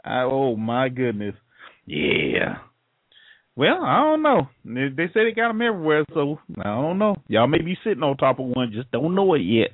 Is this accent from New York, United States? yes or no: yes; New York, United States; born there; I was born in New York. I ain't living there, though.